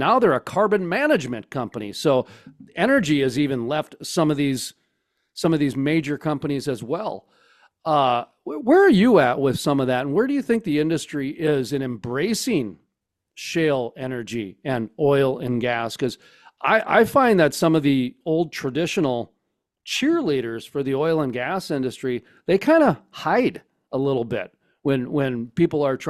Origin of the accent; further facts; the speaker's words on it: Fargo, North Dakota, United States; up in my neck of the nape here in Minnesota, I'm 45 minutes outside of Fargo. Of course, I grew up in Fargo.